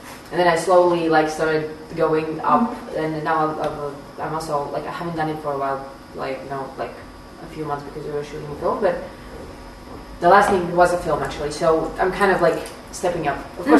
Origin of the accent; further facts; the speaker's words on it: Riga, Latvia; English is a second language; I'm from Latvia, Riga.